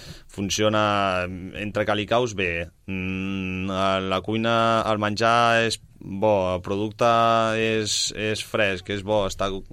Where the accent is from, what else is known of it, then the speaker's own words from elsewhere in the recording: Sabadell, Catalonia, Spain; aquí a Sabadell, que és la meva ciutat natal